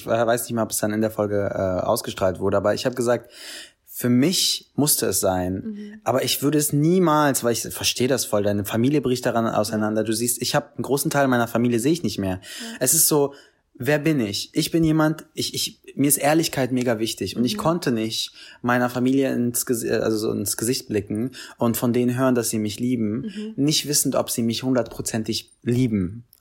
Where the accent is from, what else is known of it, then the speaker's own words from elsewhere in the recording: Berlin, Germany; ich bin in Kreuzberg aufgewachsen, das ist meine Story